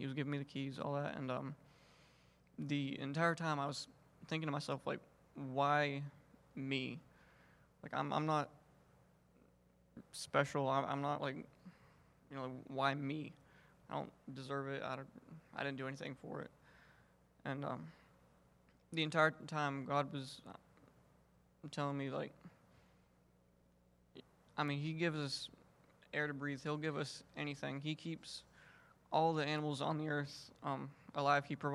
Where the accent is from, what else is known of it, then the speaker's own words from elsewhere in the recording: Pennsylvania, United States; Like Clint said, we are from the north. I grew up in Pennsylvania. We moved down here in 2013 in June.